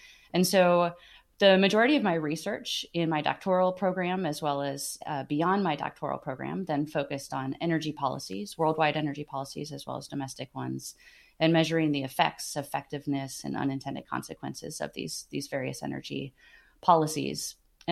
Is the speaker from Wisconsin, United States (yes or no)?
yes; Wisconsin, United States; So I grew up in Wisconsin, and I grew up in spending a lot of time in the North Woods of Wisconsin